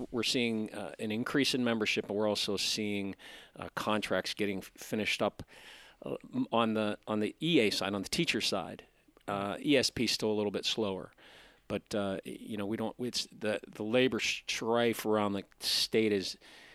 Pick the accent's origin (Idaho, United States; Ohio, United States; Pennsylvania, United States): Pennsylvania, United States; Beaver County, my hometown.